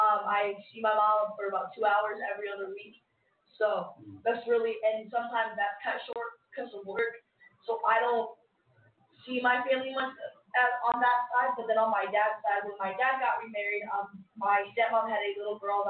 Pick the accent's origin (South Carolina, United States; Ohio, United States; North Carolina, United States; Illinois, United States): Ohio, United States; Cuyahoga Falls; because I am from Cuyahoga Falls. I mean, it's Caucasian Falls.